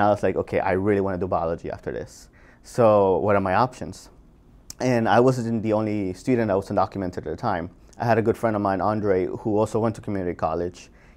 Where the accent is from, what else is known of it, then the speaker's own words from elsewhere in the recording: New Jersey, United States; also born or lived in Lima, Peru; I was born in Lima, Peru, grew up in New Jersey, and currently I'm a PhD student at Yale studying molecular biochemistry and biophysics.